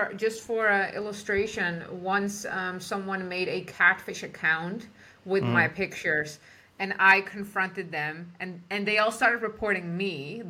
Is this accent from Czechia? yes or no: yes; Czechia; English is a second language; moved away; also born or lived in Netherlands / Belgium / United Kingdom; so I'm from East Europe, born in East Europe, Czech Republic, lived in the Netherlands, lived in Belgium, lived in the UK, lived in several countries, traveled the world, speak 9 languages.